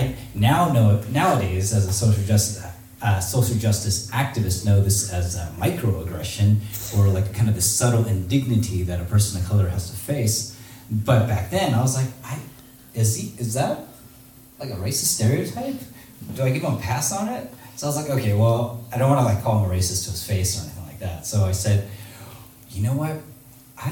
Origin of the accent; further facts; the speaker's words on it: San Diego, California, United States; growing up in San Diego during the 80s, a lot of people were surprised that I experienced a lot of racism because they're like, well, that's San Diego, it's such a diverse place.